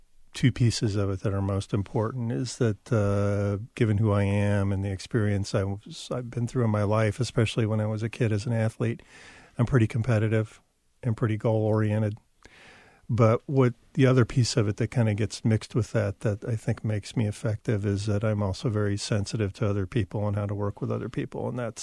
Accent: Columbia, South Carolina, United States; So I grew up in Columbia, so the University of South Carolina main campus is there

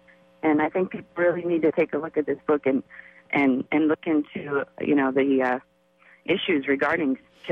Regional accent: Pennsylvania, United States; I grew up in Pennsylvania, and I used to go to SeaWorld, growing up as a kid

